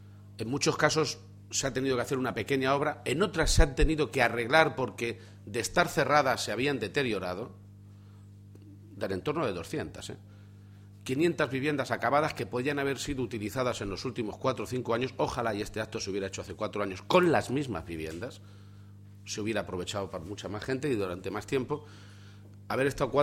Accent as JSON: {"language": "Spanish", "region": "Castilla-La Mancha", "country": "Spain", "said": "en Castilla-La Mancha y seguramente en otros sitios de España, pero hablo por mi tierra"}